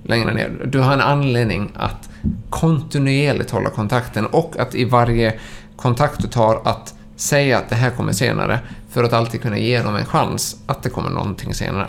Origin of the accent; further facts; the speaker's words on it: Sweden; Sen får man inte glömma som svensk